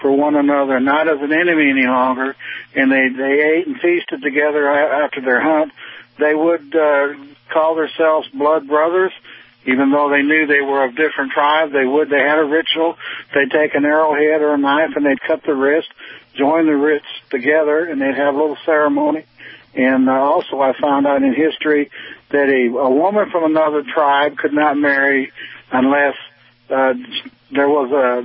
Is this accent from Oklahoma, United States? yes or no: no; Wisconsin, United States; Well, I grew up in Wisconsin.